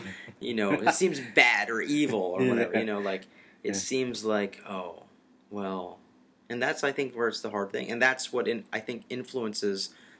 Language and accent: English; United States; And I think as a man, as an American man, as someone that feels like there's some warriorship inside of me, I completely resonate with that.